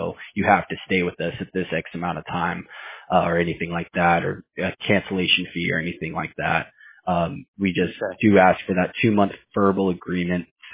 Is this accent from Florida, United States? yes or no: no; Houston, Texas, United States; I'm from Houston, Texas. My family's from El Salvador and Mexico, but I'm born and raised from Houston, Texas.